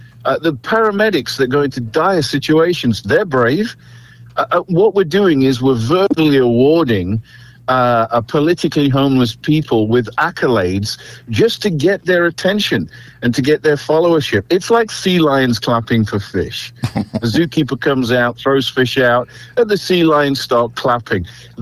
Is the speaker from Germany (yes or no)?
no; United Kingdom; moved away as an adult; now in United States; I come from a nation state. I come from Great Britain. I'm now an American citizen, but I grew up in a nation state, one nation, one state. I moved to a nation of 50 states